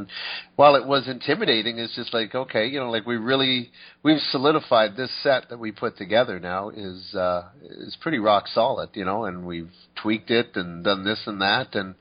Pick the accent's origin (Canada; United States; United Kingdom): Canada; like we said, we are Canadian, so we wanted to stick with some of our roots type thing.